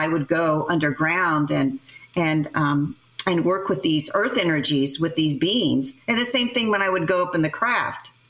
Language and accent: English; Clarksburg, West Virginia, United States; And I was raised in Clarksburg, West Virginia, and it's a mining town.